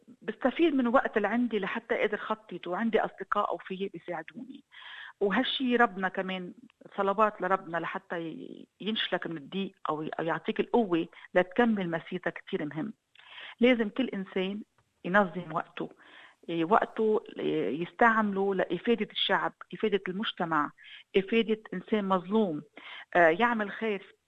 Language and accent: Arabic; Lebanon